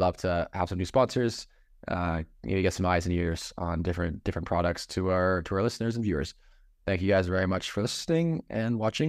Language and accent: English; Canada; now in United States; I apparently as a Canadian living in Michigan, I have an accent